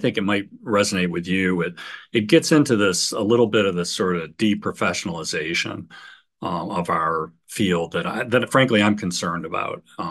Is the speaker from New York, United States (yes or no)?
yes; Rochester, New York, United States; But anyways, my background, I grew up in Rochester.